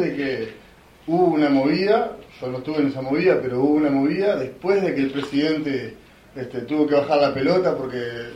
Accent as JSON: {"language": "Spanish", "town": "San Gregorio", "region": "Tacuarembó", "country": "Uruguay", "tie": "born or raised there", "said": "Yo, para lo que me hablan de San Gregorio de antes, yo soy de acá, de toda la vida de acá, pero no conozco a San Gregorio de antes."}